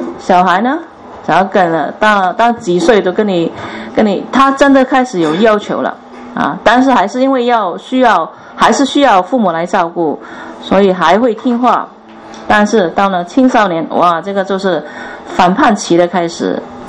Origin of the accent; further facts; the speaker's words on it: Guangdong, China; 好像我们广东人很喜欢讲一句，食盐多过你食米